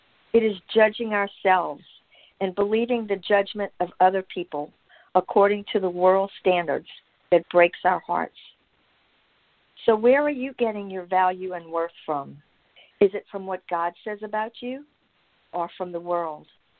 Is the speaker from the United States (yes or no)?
yes; Louisiana, United States; I grew up in Louisiana and lived there for 25 years.